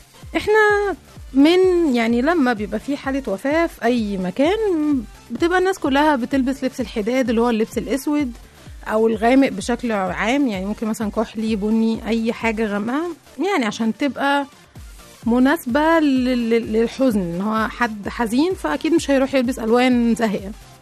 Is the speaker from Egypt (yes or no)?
yes; Egypt; لما اكتشفنا إحنا كمصريين، لما اكتشفنا الرسومات على جدران المقابر